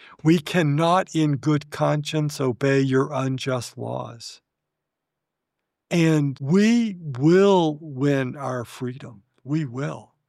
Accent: Alabama, United States; I grew up in Alabama in the 50s. I was a Lebanese descendant. My parents came from Lebanon to the United States as children.

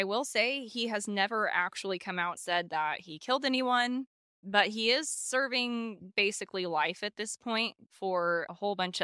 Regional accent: Joplin, Missouri, United States; I literally had to mention him because we are from Joplin, and if this isn't the most Joplin thing I've ever mentioned, I don't know what is.

